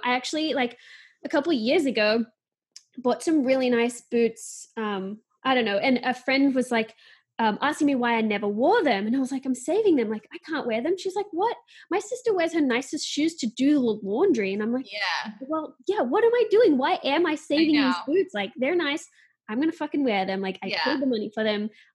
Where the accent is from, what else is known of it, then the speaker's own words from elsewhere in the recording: Australia; now in Toronto, Canada; Because well, I'm Australian and so.